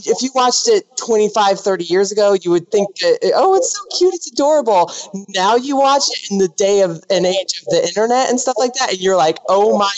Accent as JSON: {"language": "English", "region": "Pacific Northwest", "country": "United States", "lives_now": "Virginia, United States", "said": "If they don't know me, I'm from the Pacific Northwest, now living in Virginia"}